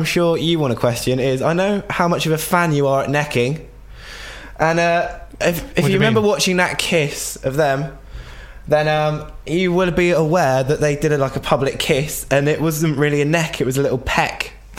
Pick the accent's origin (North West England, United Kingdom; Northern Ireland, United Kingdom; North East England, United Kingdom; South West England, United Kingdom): South West England, United Kingdom; I'm from West Country, so we speak. Everything's well good or mental.